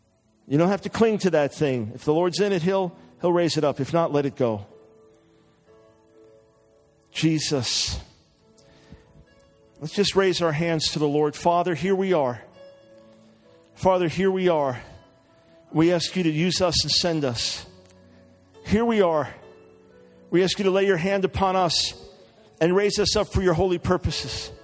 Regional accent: New York City, New York, United States; being a New Yorker, loving the city, it was really important to me for us to be there.

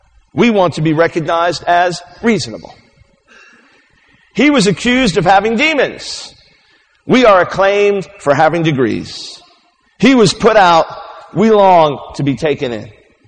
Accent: New York, United States; also born or lived in Maryland; I'm from New York originally and lived in Maryland 9 years and now live in the South in the Bible Belt.

